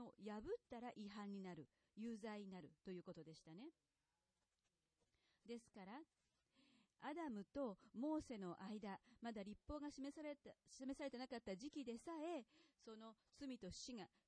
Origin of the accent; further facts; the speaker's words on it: New York City, New York, United States; 私の実家があるニューヨークシティの、消火栓に関わる法律を紹介しましたね。